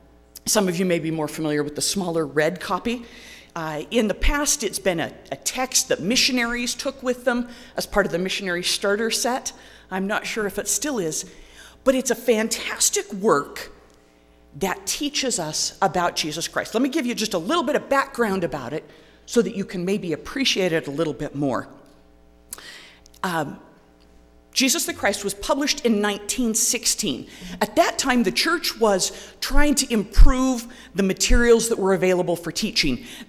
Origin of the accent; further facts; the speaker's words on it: California, United States; now in Salt Lake City, United States; We've lived here in Salt Lake for 15 years, but I am originally from California, and I am still trying to figure out how I married a boy from Utah and ended up in Salt Lake.